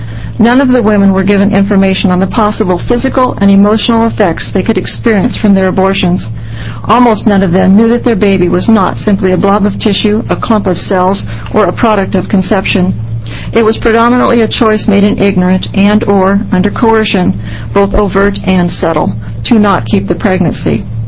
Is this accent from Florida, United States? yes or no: no; Cottage Grove, Oregon, United States; I'm from Cottage Grove